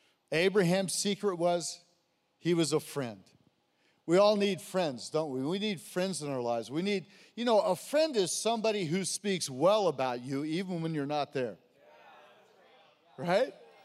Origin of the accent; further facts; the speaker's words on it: Santa Cruz, California, United States; I grew up in Santa Cruz. I was born in La Jolla, actually, with the dolphins at Scripps.